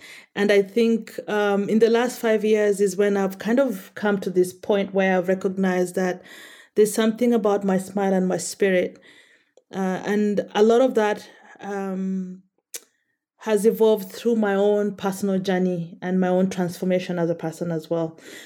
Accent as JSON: {"language": "English", "country": "Kenya", "tie": "born or raised there", "said": "I grew up in Kenya"}